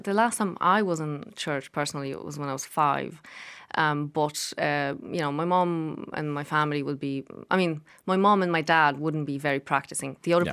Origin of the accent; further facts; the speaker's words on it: southern Poland, Poland; I'm originally from Poland. It's a small town that I come from in the south of Poland. It's set in the mountains and it's a type of place where everybody knows everybody. It's a very small community.